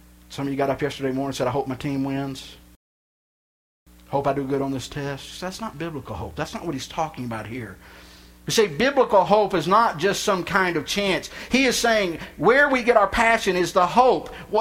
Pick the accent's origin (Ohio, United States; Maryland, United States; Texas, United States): Texas, United States; I grew up in Texas. That's Texas, too, everywhere.